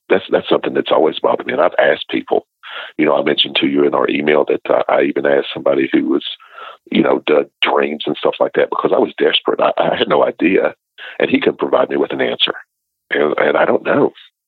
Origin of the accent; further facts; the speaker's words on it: Missouri, United States; Growing up in Missouri, I grew up in a Pentecostal church, if that will tell you anything.